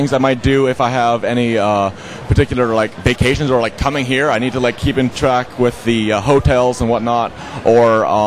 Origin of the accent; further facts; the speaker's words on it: Vancouver, British Columbia, Canada; Vancouver, British Columbia.